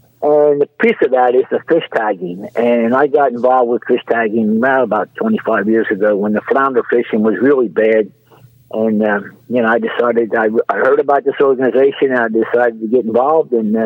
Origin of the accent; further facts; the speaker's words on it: Runnymede, New Jersey, United States; born there; also born or lived in Indiana; And I was born in Runnymede, New Jersey, and I went to work for the Ford Motor Company and traveled around, but always came back to Cape May County to fish.